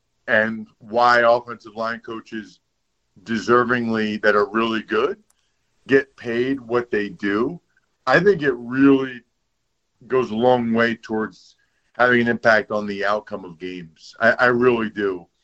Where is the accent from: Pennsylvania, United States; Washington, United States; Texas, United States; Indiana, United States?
Pennsylvania, United States; Now, keep in mind, I'm from Pennsylvania and whatever that means. And I went to college at Princeton.